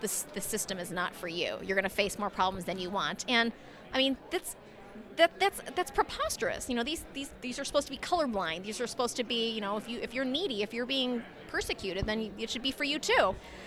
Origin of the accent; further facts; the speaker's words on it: United States; I grew up in America and I thought that America was a free speech zone.